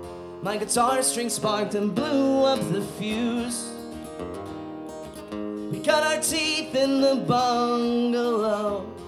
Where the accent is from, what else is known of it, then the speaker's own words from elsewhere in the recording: East Coast, United States; now in Los Angeles, United States; So I live in Los Angeles now. And I have for 8 years, but I'm originally from the East Coast.